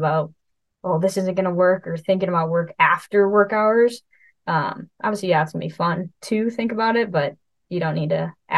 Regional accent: Wheaton, Illinois, United States; I'm from Wheaton, so right outside

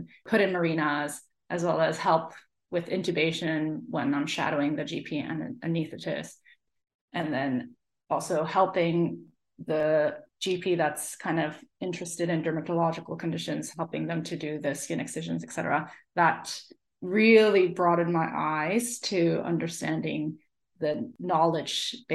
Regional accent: Canada; now in Australia; So I'm Canadian. I did all of my studies in Canada.

